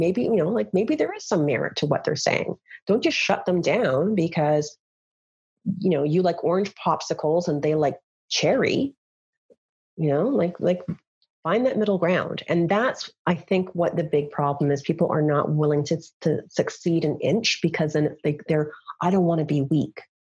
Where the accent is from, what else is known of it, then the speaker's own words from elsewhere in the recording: Canada; I think because we're Canadian, you know, the Canadians have a very strict, journalism laws